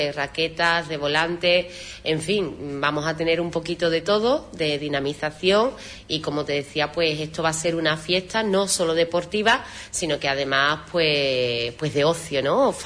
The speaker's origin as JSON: {"language": "Spanish", "town": "Huelva", "region": "Andalusia", "country": "Spain", "said": "le hablamos de cómo somos los onubenses, ¿no? Esa forma de ser acogedora"}